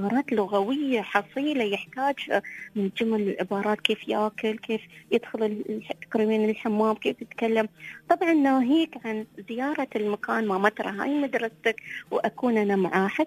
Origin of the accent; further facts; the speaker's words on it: Dubai, United Arab Emirates; إحنا عندنا في دبي وكل الإمارات فعاليات العودة للمدارس